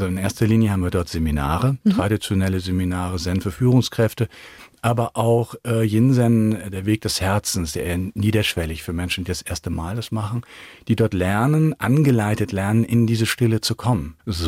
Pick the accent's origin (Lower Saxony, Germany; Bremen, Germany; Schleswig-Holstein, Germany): Schleswig-Holstein, Germany; Kiel; now in Allgäu, Germany; Ich komme ja aus Kiel, oben von der Ostsee. Und hätte mir nie gedacht, dass ich da mal im Allgäu lande.